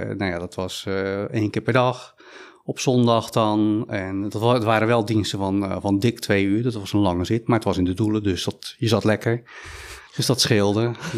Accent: Rotterdam, South Holland, Netherlands; Ja, ik ben in Rotterdam opgegroeid, inderdaad. Geboren tot mijn 21ste in Rotterdam gewoond.

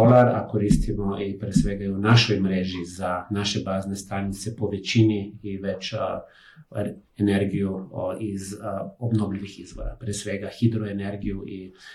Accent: Slovenia; Serbian is a second language; moved away as an adult; now in Serbia; možda ja kao Slovenac koji sad 8 godina već radim i boravim u Srbiji

